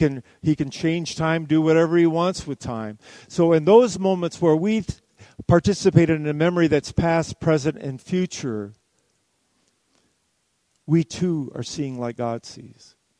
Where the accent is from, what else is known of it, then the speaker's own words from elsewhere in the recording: Jackson, Michigan, United States; I attended a funeral up in Jackson, Michigan, my hometown, and it was the first time I had been in the church that I grew up in for over 50 years.